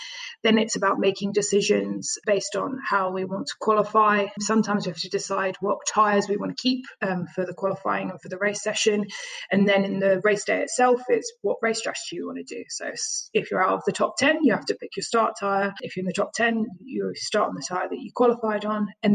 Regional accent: United Kingdom; born there; I was born in the United Kingdom

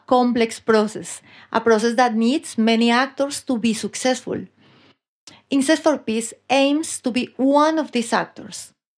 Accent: Colombia; I'm from Colombia

